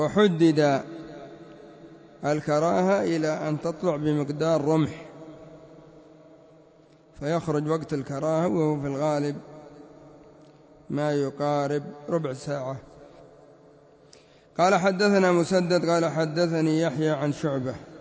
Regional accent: Yemen; عندنا في اليمن يقولون عبده، وهذا خطأ ولحن فاحش

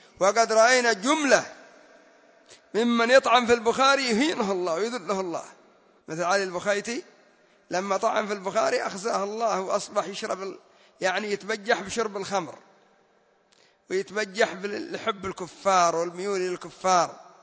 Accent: Yemen; يعني الرافضة لا سيما الزيدية عندنا في اليمن يعظمون ما يسمى بمسند زيد

